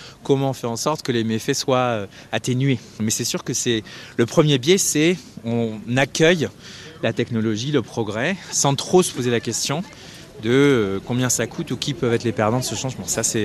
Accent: Southwest France, France; Moi, je viens du sud-ouest de la France.

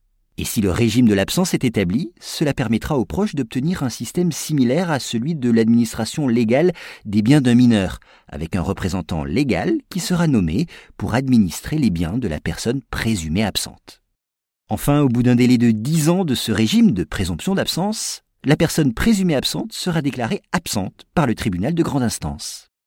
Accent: France; Et chez nous, en France, ce serait à peu près 40 000 personnes qui disparaîtraient sans laisser trace.

